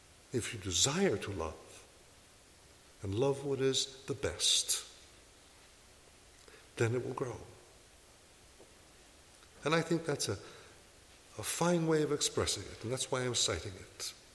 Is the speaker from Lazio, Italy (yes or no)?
no; Sicily, Italy; I'm from Sicily, or the Kingdom of the Two Sicilies, as it's called.